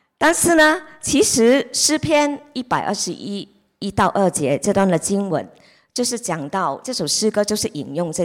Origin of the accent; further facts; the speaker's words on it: Guangdong, China; 我们广东人很喜欢说你的眼生在个头上